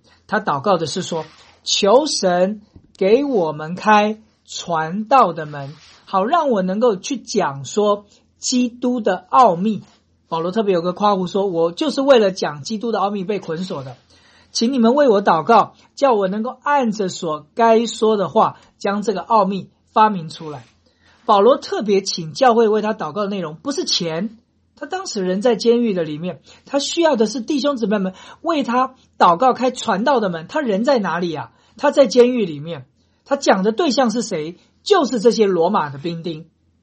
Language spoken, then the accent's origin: Chinese; China; 有时候我们中国人呢，就是有种想法，哎呀，不要让人家知道